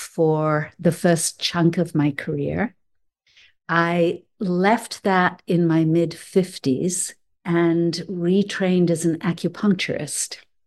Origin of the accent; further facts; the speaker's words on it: England, United Kingdom; moved away as an adult; now in United States; I was born in England and raised there, came to the United States partly for professional reasons when I got out of college to pursue graduate work here